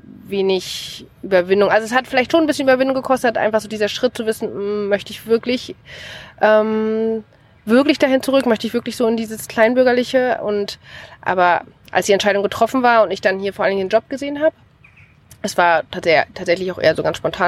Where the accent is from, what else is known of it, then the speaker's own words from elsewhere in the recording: Stralsund, Mecklenburg-Vorpommern, Germany; aus der Großstadt wieder rauszugehen und nach Stralsund zurückzugehen. Also ich bin eine klassische Rückkehrerin, das ist meine Heimat.